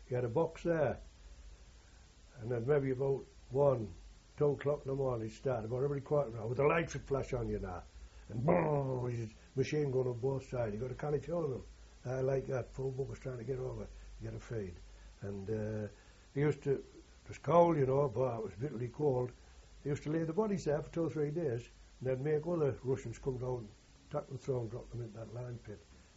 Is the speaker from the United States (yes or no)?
no; United Kingdom; Anyway, being the British, we're getting the Red, we've got a Red Cross parcel every week with our 7 bloody weeks.